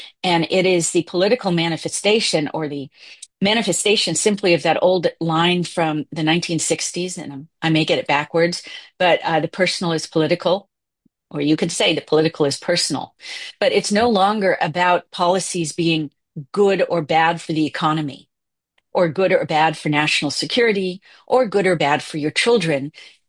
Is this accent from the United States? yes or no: yes; San Francisco, California, United States; whom I've known for years from growing up in San Francisco, and I no longer live in the San Francisco Bay Area, but I raised my children there.